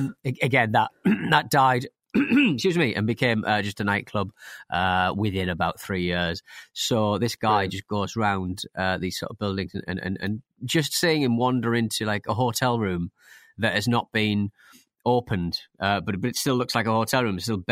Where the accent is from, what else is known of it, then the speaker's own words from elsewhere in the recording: Hartlepool, North East England, United Kingdom; There was a series of videos set in my hometown of Hartlepool